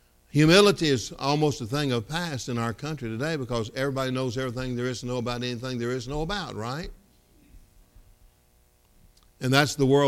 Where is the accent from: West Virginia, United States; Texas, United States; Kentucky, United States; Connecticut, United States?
Kentucky, United States; That's what you get from growing up in Kentucky, okay?